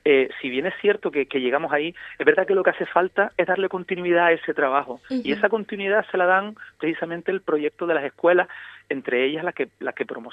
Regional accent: Canary Islands, Spain; me da mucha alegría como majorero, como canario

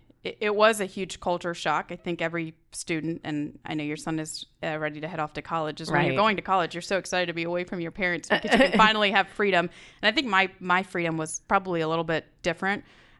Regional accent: India; now in United States; I was born and raised in India until my family immigrated to the United States. A little bit about my background. I grew up in a Hindu family.

